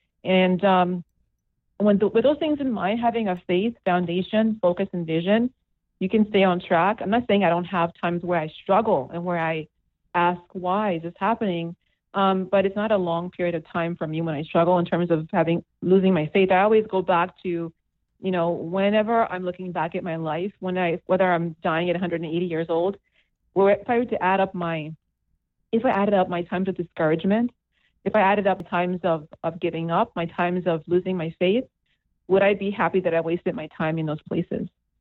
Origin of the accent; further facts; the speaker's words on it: Liberia; I've been through 3 wars. I'm from Liberia, West Africa, surviving wars